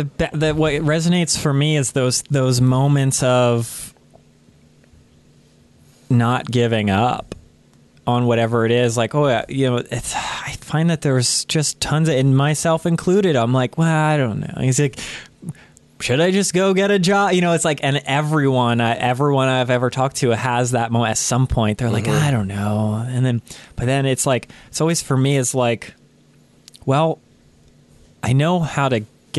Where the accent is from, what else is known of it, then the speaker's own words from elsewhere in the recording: Pennsylvania, United States; I grew up in Pennsylvania.